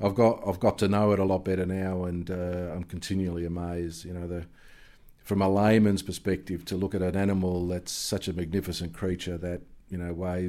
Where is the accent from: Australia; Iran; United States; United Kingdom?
Australia; Collingwood, Victoria; born there; I can go back a lot further back with Collingwood, because I was born in Collingwood.